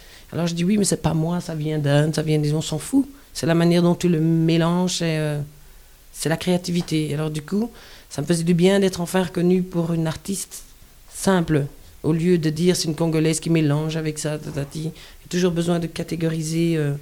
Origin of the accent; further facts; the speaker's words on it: Belgium; la partie africaine qui était en moi, parce que j'ai grandi en Belgique.